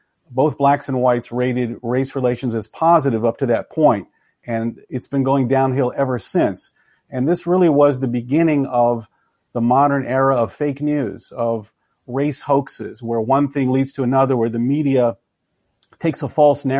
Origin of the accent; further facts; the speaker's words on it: Tennessee, United States; I grew up in Tennessee in the 70s.